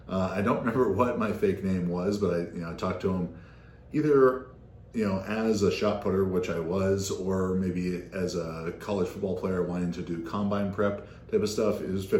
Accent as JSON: {"language": "English", "region": "California", "country": "United States", "tie": "born or raised there", "said": "growing up in Orange County, he trained out at different places"}